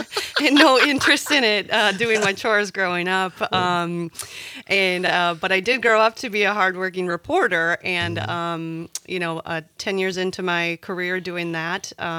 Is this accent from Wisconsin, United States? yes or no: yes; Wisconsin, United States; And growing up in Wisconsin, I was really dairy focused.